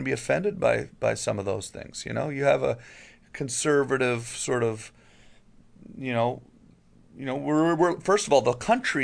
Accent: Canada; And as a Canadian, it's easier for me to know.

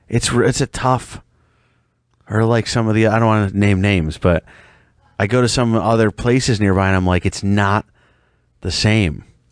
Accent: Rochester, New York, United States; Some people don't know I'm from Rochester, right?

